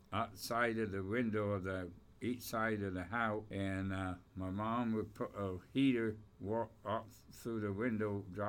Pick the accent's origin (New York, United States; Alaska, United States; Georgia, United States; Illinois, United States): Illinois, United States; DeKalb; born there; I was born in DeKalb, Illinois, at the old St. Mary Hospital on Hake Street in DeKalb, May 14, 1944, at 6:18 a.m. in the morning.